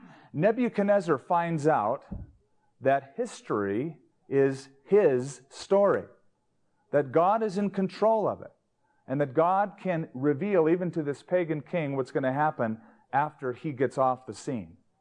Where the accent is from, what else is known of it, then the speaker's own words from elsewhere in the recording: California, United States; now in Albuquerque, United States; I came from Southern California. That's where I grew up. I was born, raised, and lived until I moved to Albuquerque.